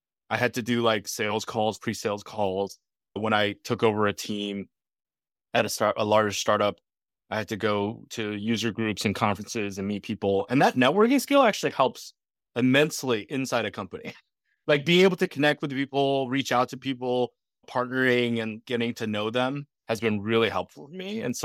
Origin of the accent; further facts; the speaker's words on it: Michigan, United States; I grew up in Midwest, mainly in Michigan.